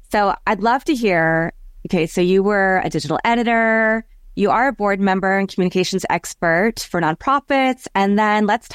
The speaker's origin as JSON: {"language": "English", "region": "Kansas", "country": "United States", "said": "That's hard for me to say because I'm a Jayhawk from Kansas originally, but I'm converting."}